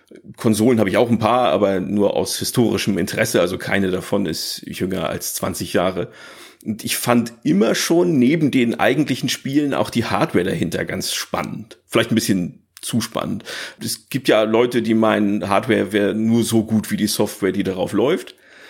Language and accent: German; Northern Germany, Germany; born or raised there